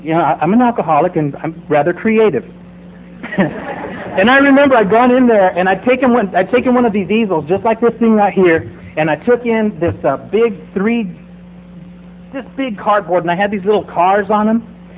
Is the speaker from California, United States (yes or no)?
no; Las Cruces, New Mexico, United States; I'm from Las Cruces, New Mexico, and I went into a meeting.